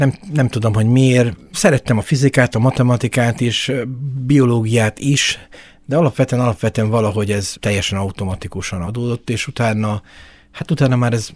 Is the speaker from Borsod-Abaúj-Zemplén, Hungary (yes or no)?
yes; Mezőkeresztes, Borsod-Abaúj-Zemplén, Hungary; also born or lived in Miskolc / Szeged; Bármilyen meglepő, Miskolcon születtem, Mezőkeresztesen jártam általános iskolába